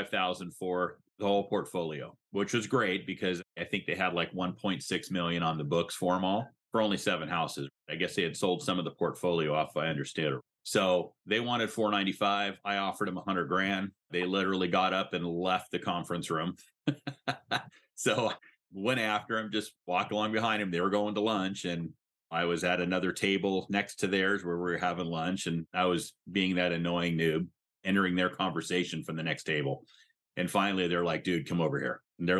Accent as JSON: {"language": "English", "town": "Hanalei", "region": "Hawaii", "country": "United States", "tie": "born or raised there", "said": "My folks were top producer real estate agents over in Hawaii. I grew up on the North Shore of Kauai in Hanalei"}